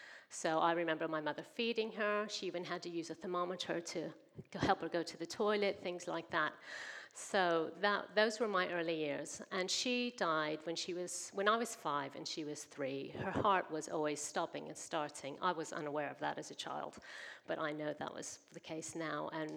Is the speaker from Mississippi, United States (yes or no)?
no; St. Louis, Missouri, United States; blessed, raised in a Baptist church in America, in St. Louis, is where I'm from. You may have noticed my accent.